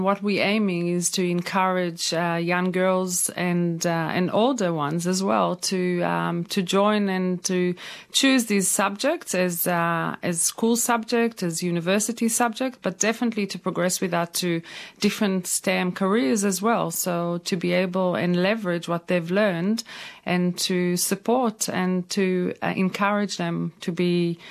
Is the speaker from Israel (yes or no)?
yes; Israel; now in Australia; I'm originally from Israel and I moved to Australia about 11 years ago.